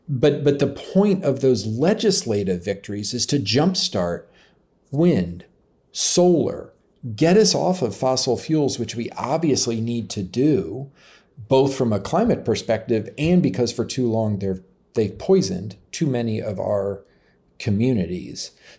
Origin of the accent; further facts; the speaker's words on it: Colorado, United States; And in all manner of ways, I grew up in Colorado.